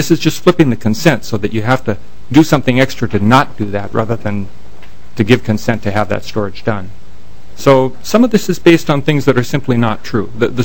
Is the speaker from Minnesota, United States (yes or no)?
yes; Eagan, Minnesota, United States; I'm from Eagan, Minnesota.